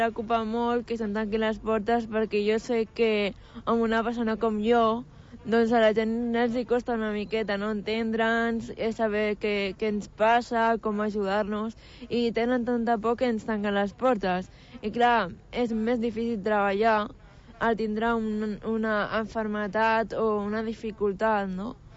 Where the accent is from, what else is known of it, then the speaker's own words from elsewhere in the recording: Tarragona, Catalonia, Spain; jo com a ciutadana tarragonina